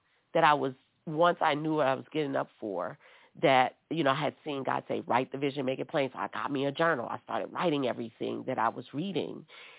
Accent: New Orleans, Louisiana, United States; My husband was passionate about baking and cooking and food because we're from New Orleans.

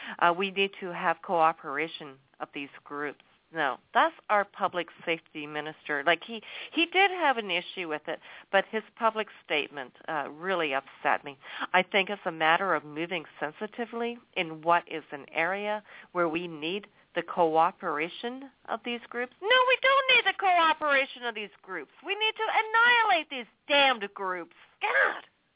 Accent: Canada; I am an Anglophile. I'm a Canadian. I'm a subject of the queen.

